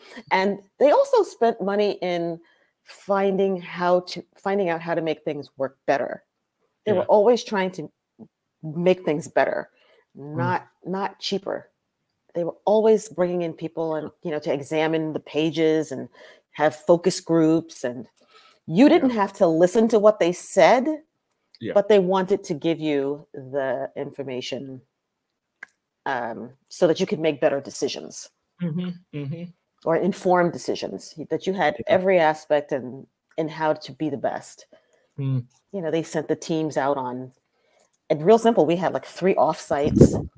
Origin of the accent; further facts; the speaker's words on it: Brooklyn, New York, United States; And, she's from Brooklyn. I'm from Brooklyn.